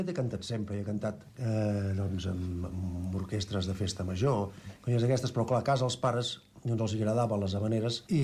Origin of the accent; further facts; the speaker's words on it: Barcelona, Catalonia, Spain; nosaltres som de Sarrià, però Sarrià de Barcelona. I tot i que estem a la vora del mar, estem a la falda del Tibidabo